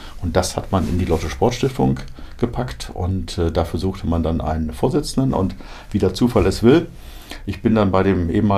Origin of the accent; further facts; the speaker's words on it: Hannover, Lower Saxony, Germany; born there; also born or lived in Bad Oeynhausen / Southern Germany / Switzerland / Austria; Ich bin in Hannover geboren, ja, und bin dann aber in Bad Oeynhausen 4, 5 Jahre gewesen und dann sind wir auch in Süddeutschland, in der Schweiz und Österreich gewesen und habe dann aber wieder in Buchwedel mein Abitur gemacht